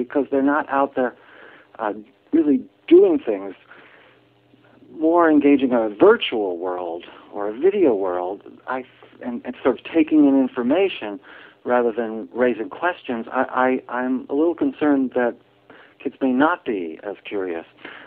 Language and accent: English; New York City, New York, United States; Growing up in New York City, we would go to my grandmother's house for holiday dinners.